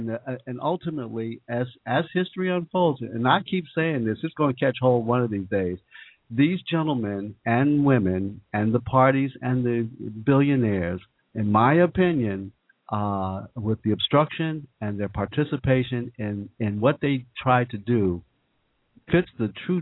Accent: Washington, District of Columbia, United States; I grew up in Washington, D.C., so I've been a witness to a lot of the power changes and the grabs going on.

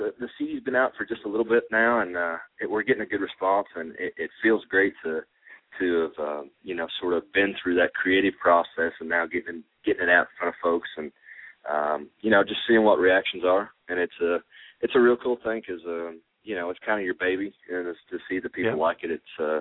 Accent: Petersburg, Indiana, United States; We write it about the hometown, and so we brought everybody back to Petersburg, Indiana, and, we just did the things that we did growing up

